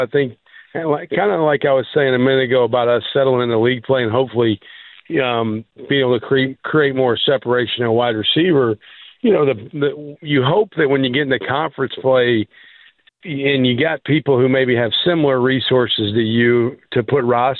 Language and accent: English; the South, United States; We're from the South. My mom and dad both grew up in Jackson, Mississippi.